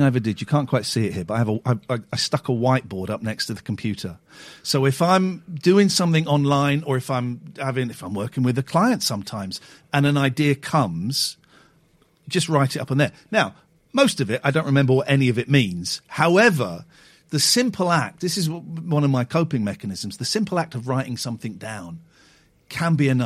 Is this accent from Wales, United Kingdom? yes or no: no; Slough, South East England, United Kingdom; I grew up in Slough, and we were trained in schools